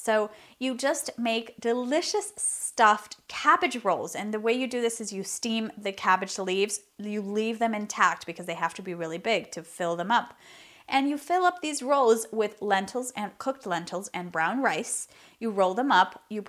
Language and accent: English; Venezuela; It's a tribute to my home country of Venezuela.